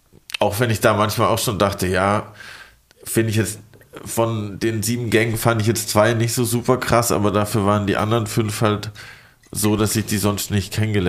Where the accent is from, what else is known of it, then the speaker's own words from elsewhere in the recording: Baden-Württemberg, Germany; Ich komme aus Baden.